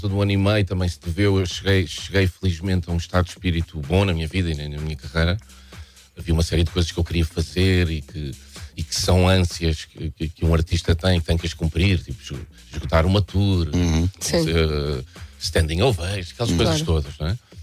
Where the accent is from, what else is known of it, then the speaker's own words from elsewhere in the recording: Norte, Portugal; eu cresci no Douro, não é?